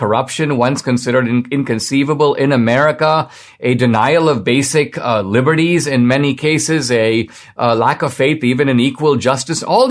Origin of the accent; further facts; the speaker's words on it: United States; American privilege means that we as Americans are not held to the same standard as anyone else.